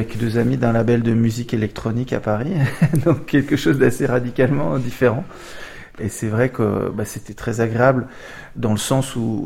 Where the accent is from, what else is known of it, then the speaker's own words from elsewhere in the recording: Belgium; born there; Moi, je suis né en Belgique. Donc rebelote, beaucoup d'allers-retours. Et ensuite, ma mère a souhaité que nous revenions en France.